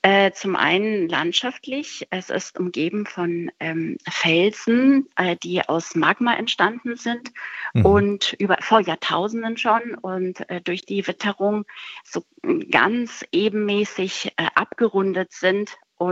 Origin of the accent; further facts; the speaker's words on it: Greece; Ich bin selber Griechin und schreibe auch auf Griechisch